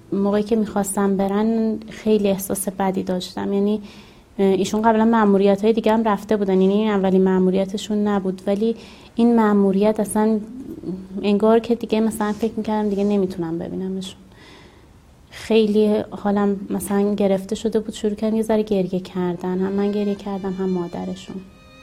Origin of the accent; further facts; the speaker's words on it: Tehran, Tehran Province, Iran; born there; همسر شهید … متولد سال 1362 در تهران به دنیا اومدم.